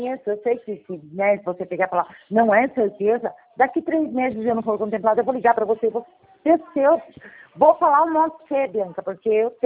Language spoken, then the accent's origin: Portuguese; São Miguel Arcanjo, São Paulo, Brazil; São Miguel Arcanjo.